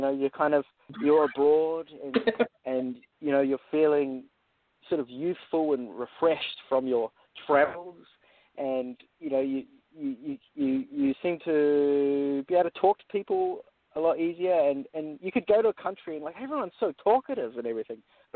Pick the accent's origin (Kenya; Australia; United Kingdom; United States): Australia; I grew up in Australia, and when we traveled over to America as a family